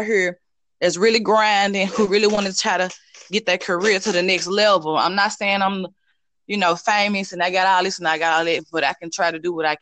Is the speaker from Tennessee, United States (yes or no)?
yes; Memphis, Tennessee, United States; but she's from Memphis and I'm from Memphis. We stay in Memphis together, but I'm barely here.